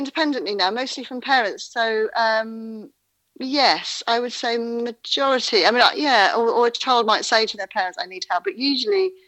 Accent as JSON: {"language": "English", "region": "Wales", "country": "United Kingdom", "moved": "as an adult", "lives_now": "Exeter, United Kingdom", "said": "I'm from Wales, so we don't know anything that's going on in England."}